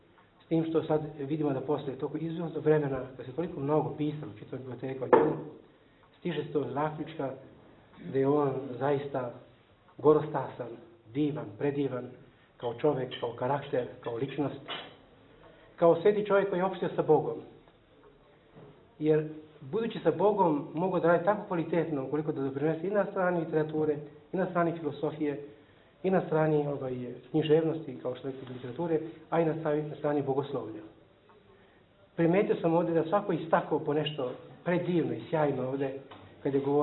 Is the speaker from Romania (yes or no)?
yes; Timișoara, Timiș County, Romania; mi dolazimo ovde iz Banatske ravnice, iz Temišvara, iz grada koji tiho probija taj grad Begej.